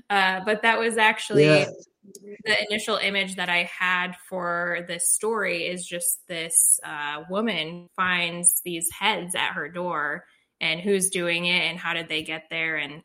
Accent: Michigan, United States; When I was younger, I grew up in Michigan. The story is also set in Michigan.

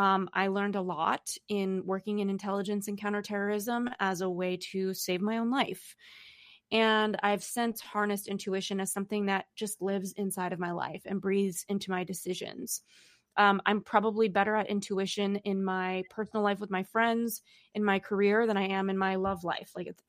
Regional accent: Los Angeles, California, United States; now in New York City, United States; I grew up in Los Angeles and now I live in New York City.

